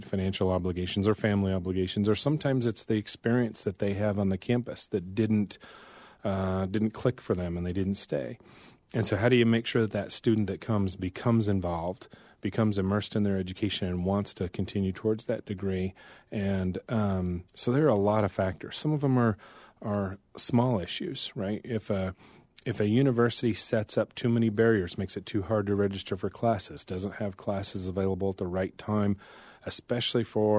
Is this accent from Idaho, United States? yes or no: yes; Priest River, Idaho, United States; So I grew up in Priest River. I'm a fourth-generation native of Idaho.